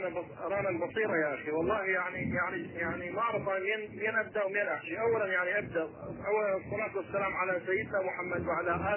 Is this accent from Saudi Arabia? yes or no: no; Karbala, Karbala Governorate, Iraq; moved away; لا لا اخي انا اصلي من كربلاء اخي انا اتكلم وياك في اوروبا اخي انا طلعت من العراق